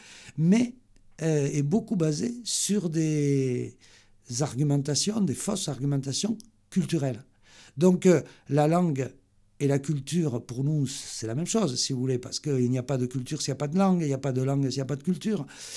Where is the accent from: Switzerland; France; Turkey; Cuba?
France; Occitanie; des cinéastes occitans, chez nous, en Occitanie, donc il n'y en a quasiment pas.